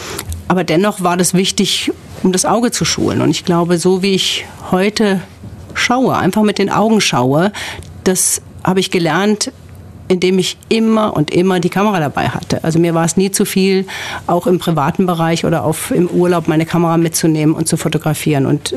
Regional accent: Hesse, Germany; in die Nähe meiner Heimat noch gehen, nach Wiesbaden.

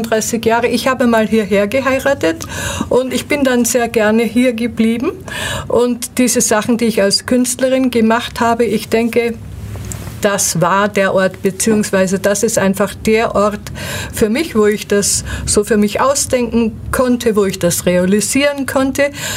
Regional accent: Austria; Ja, ich denke, man hört es auch, ich komme aus Österreich. Das merken auch viele Schwaben, die sagen immer, kommen Sie aus Bayern?

